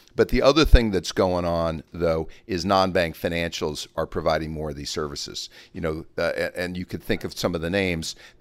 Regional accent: Kansas, United States; I'm from Kansas.

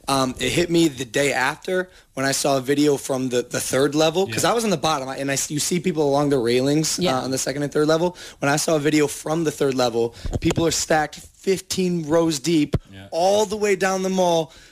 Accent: Ohio, United States; Like, I'm a boy from Ohio. What am I doing here, bro?

